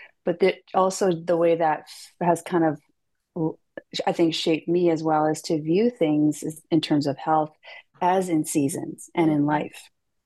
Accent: Saskatoon, Saskatchewan, Canada; Yeah, so I'm born and raised in Saskatoon, Saskatchewan, which is right in the middle of Canada.

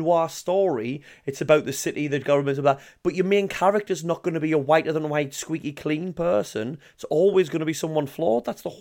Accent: Sunderland, North East England, United Kingdom; I grew up in Sunderland.

